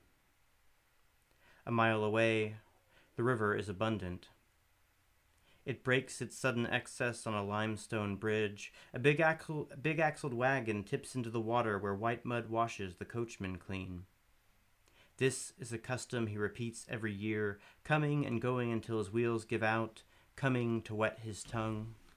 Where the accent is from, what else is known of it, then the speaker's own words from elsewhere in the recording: Kentucky, United States; Growing up in Kentucky, you become self-conscious of how many horses you have in your poems.